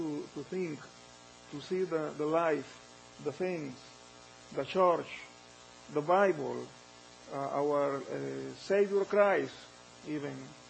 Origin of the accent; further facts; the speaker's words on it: Honduras; English is a second language; now in Vallejo, United States; We are from Honduras, and we are here with my family